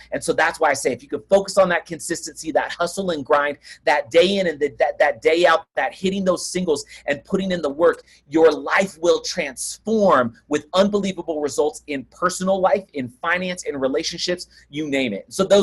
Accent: Oakland, California, United States; I grew up in Oakland, California, okay? And so I was an Oakland Athletics fan.

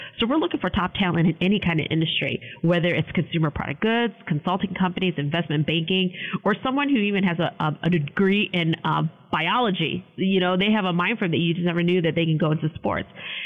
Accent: Cleveland, Ohio, United States; I was born and raised in Cleveland. And so if you're a Clevelander, you definitely know your sports

